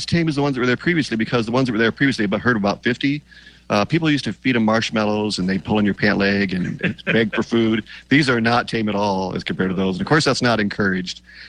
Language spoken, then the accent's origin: English; Harlingen, Texas, United States; I'm from Harlingen's. I'm a little prejudiced on that one.